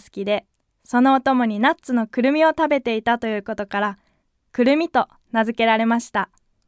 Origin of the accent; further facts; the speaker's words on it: Tokyo, Japan; born there; 1997年東京都生まれです。